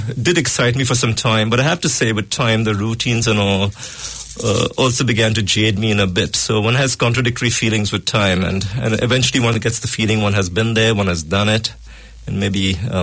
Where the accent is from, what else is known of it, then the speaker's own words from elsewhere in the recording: Goa, India; also born or lived in Rajasthan / Mumbai / United States; I grew up in India. I did my primary schooling in Goa, and then I went to Mount Abu, Rajasthan, and then did my university in Mumbai, Bombay